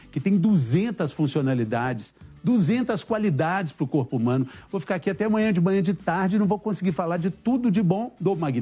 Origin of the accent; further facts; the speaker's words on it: Minas Gerais, Brazil; eu sou mineiro